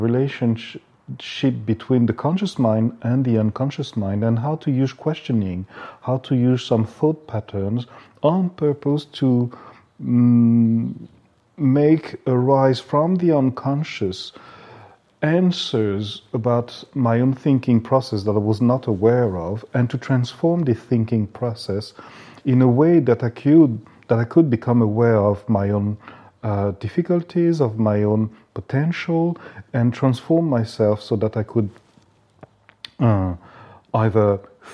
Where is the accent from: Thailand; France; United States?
France; English is a second language; also born or lived in Japan; initially I'm French, I come from France, and living that long time in Japan transformed me in more ways that I can tell.